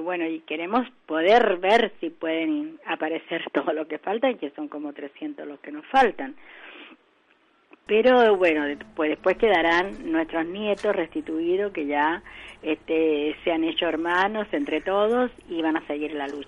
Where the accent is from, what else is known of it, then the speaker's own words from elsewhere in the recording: Chile; now in Argentina; porque nosotros somos chilenos